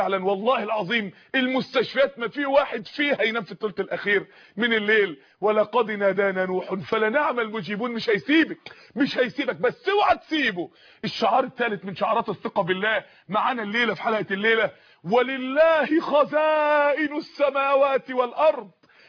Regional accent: Mansoura, Dakahlia, Egypt; عندنا اخت في المنصورة، عندنا في المنصورة

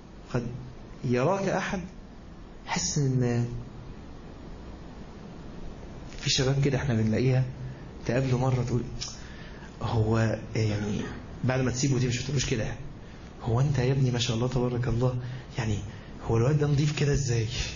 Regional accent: Egypt; زي احنا مثلا كمصريين

